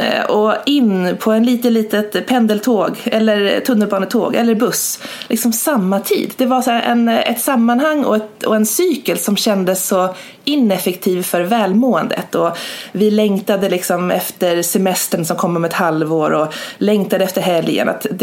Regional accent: Gävleborg County, Sweden; also born or lived in Ireland; jag är från Hälsingland, men har bott och pluggat mycket utomlands

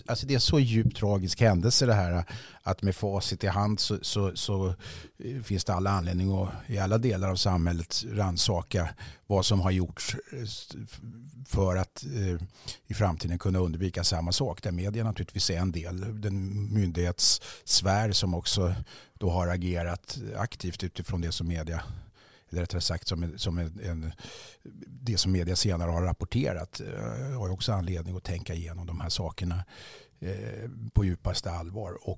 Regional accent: Stockholm, Stockholm County, Sweden; born there; jag är väl inte smålänning, jag är för fasiken född i kungliga huvudstaden och alltjämt boende där.

